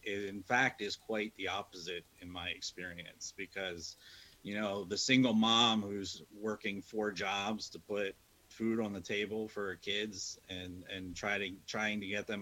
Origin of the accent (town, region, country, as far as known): Pennsylvania, United States; born there